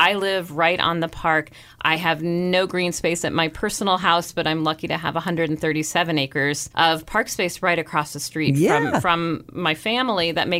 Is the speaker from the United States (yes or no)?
yes; Illinois, United States; now in Baltimore, United States; Oh, I'm from Illinois originally.